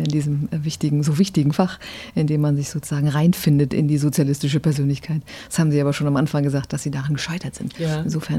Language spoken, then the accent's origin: German; West Germany, Germany; als Wessi damals, konnte man das gar nicht lesen.